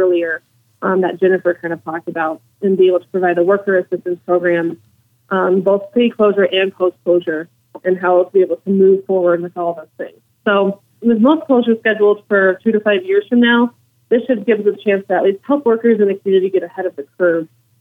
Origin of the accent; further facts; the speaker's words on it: Craig, Colorado, United States; I'm actually born and raised in Craig.